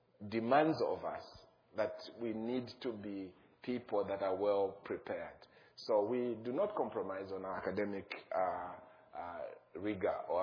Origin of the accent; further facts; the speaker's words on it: Zambia; We are from Zambia, Central Southern Africa.